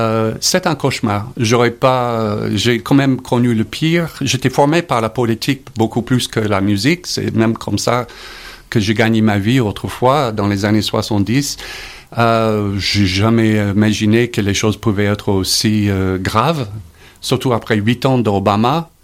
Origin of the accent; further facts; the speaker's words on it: United States; French is a second language; Et je les connais, je viens de chez eux. Je viens de Trump Country.